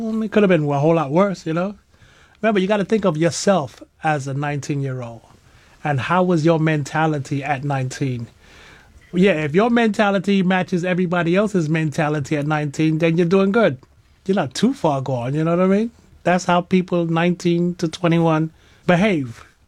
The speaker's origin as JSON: {"language": "English", "region": "East Coast", "country": "United States", "said": "he's from the West Coast of America and I'm from the East Coast of America."}